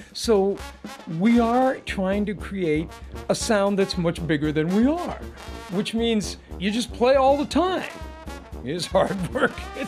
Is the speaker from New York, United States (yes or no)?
no; Chicago, Illinois, United States; a kind of a musical memoir about growing up in Chicago in the 60s